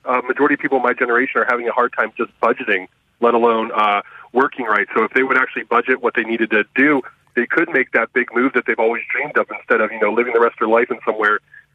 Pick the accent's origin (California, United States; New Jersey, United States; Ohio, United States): Ohio, United States; Youngstown; moved away as an adult; now in Tampa, United States; I'm actually from the Rust Belt in Youngstown, Ohio, and I moved down to Tampa, Florida for this exact reason about most of the calls that you're talking about. I am a millennial. I am 26.